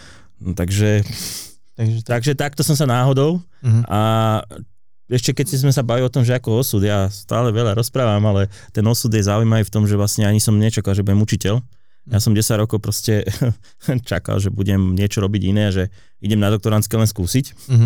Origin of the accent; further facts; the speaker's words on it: Trnava, Trnava Region, Slovakia; že je v Trnave, a ja som Trnavčan